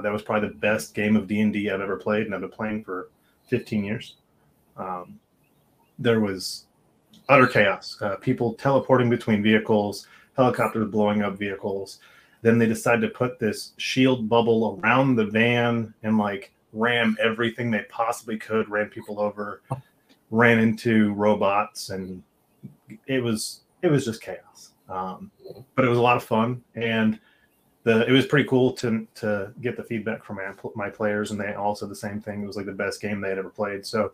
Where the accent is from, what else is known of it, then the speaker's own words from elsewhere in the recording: Connecticut, United States; I'm from Connecticut. I can go to New York and then crash at my old house in Connecticut